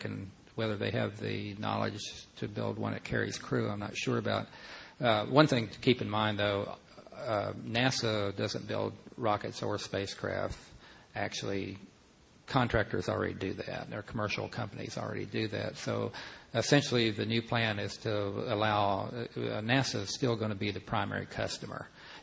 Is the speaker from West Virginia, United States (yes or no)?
yes; West Virginia, United States; Well, I'm from West Virginia. We automatically assume that our 2 senators are in our pockets.